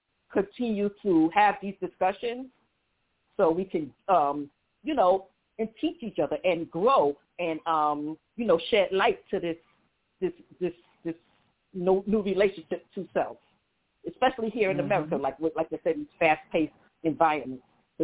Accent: New York, United States; living in New York, you know, growing up in New York all my life, it's a fast-paced environment

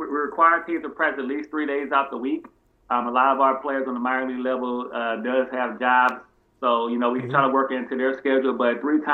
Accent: Houston, Texas, United States; When we first got started, I'm from Houston, Texas.

